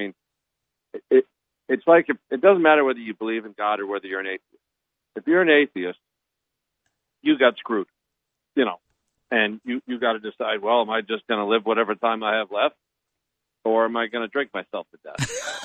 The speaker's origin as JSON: {"language": "English", "region": "Connecticut", "country": "United States", "tie": "born or raised there", "said": "it's an honor to be recognized in, you know, my home state, you know, where I grew up in Connecticut."}